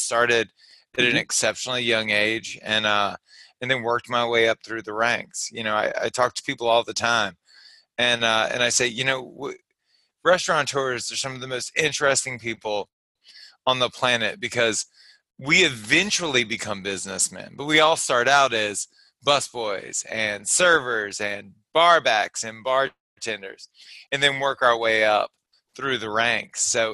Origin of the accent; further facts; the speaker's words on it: Baton Rouge, Louisiana, United States; I was born and raised in Southern Louisiana, specifically Baton Rouge.